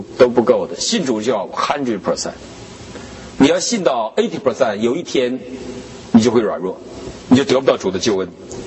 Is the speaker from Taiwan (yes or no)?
no; China